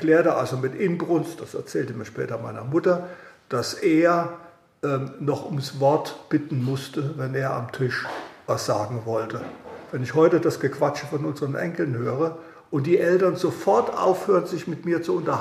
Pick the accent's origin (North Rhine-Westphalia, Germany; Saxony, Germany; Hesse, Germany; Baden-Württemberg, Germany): Saxony, Germany; Meissen; born there; Ich weiß, dass ich geboren wurde in der Porzellanmanufaktur in Meißen. Die hatten damals ein Betriebskrankenhaus. Ja, und da wurde ich also als drittes Kind geboren.